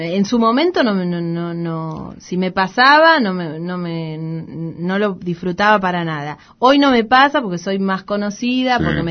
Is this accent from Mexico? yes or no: no; Argentina; Lo que tenemos nosotros como argentinos, que es maravilloso, es un desorden mental impresionante